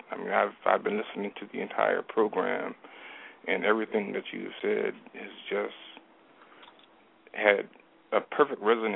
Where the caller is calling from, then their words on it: Dallas, Texas, United States; I'm calling from Dallas, Texas.